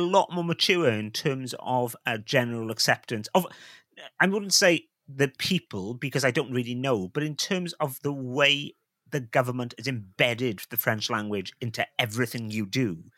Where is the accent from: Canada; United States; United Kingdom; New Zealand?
United Kingdom; Wales; I'm a Welshman. I'm a Welshman who doesn't live in Nova Scotia